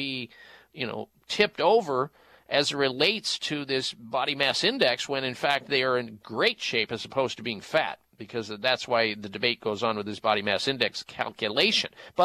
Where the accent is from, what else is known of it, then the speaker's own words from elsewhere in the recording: Midwest, United States; when I grew up in the Midwest, he who had the biggest beer belly won the contest.